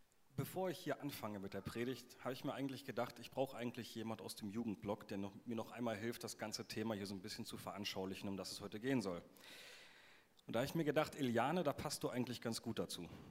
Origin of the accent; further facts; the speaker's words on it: Baden-Württemberg, Germany; Als Schwabe kann ich damit nichts anfangen